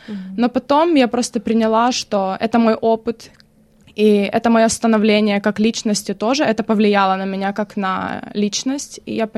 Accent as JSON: {"language": "Russian", "town": "Kremenchuk", "region": "Poltava Oblast", "country": "Ukraine", "said": "Я сама из Кременчуга, это Полтавская область."}